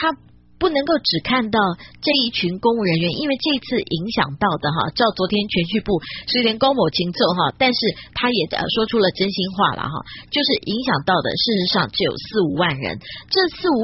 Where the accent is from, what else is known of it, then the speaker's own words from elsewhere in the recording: Taiwan; 我们台湾人吞得下去吗？你吞得下去吗？我吞不下去。